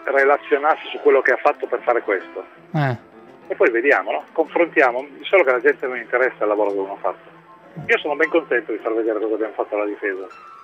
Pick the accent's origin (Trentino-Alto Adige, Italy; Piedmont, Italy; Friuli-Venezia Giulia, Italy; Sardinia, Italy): Piedmont, Italy; Cuneo; sono di Cuneo, siamo molto più pratici, siamo uomini campi